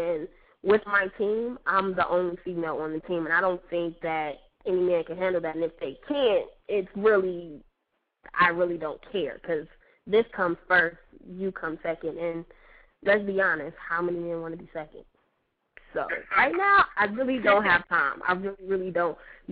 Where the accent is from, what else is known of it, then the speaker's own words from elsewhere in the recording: Las Vegas, Nevada, United States; also born or lived in Detroit, United States / New York, United States; Like, originally, I'm from Detroit. I grew up, for the most part, in Las Vegas, and, you know, I lived in New York.